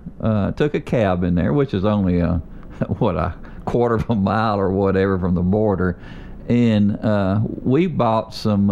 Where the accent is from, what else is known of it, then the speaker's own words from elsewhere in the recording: Tennessee, United States; And I said, we're doing fine, we're from Tennessee.